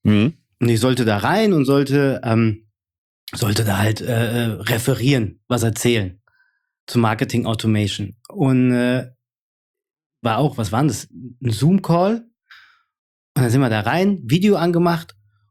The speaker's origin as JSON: {"language": "German", "region": "Hesse", "country": "Germany", "said": "bin halt aus Hessen"}